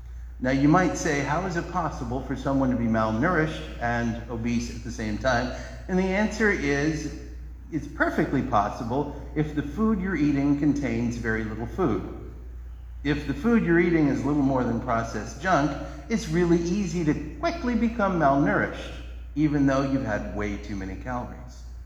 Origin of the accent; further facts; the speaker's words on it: West Virginia, United States; I grew up in West Virginia, beautiful state, beautiful people, wonderful place to live.